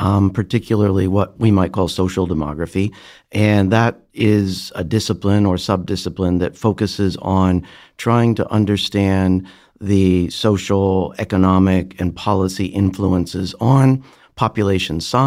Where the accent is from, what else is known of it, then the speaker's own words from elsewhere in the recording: Indiana, United States; also born or lived in Michigan; I was born and lived much of my early life in Indiana, small college town in northern Indiana. In middle school, I moved to Michigan, right above Indiana.